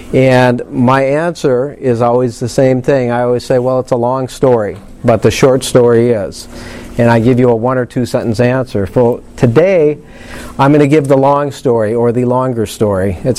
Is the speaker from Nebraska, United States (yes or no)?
no; Cannon Falls, Minnesota, United States; I grew up in Cannon Falls, a rural area. Everywhere I grew up my entire life, it was all just totally white.